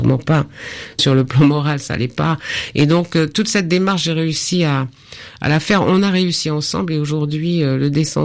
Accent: Martinique, France; comme le Prêcheur en Martinique, je suis de la Martinique

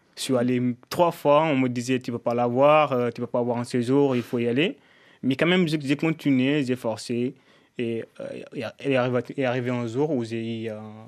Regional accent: Senegal; now in France; Oui, je viens du Sénégal.

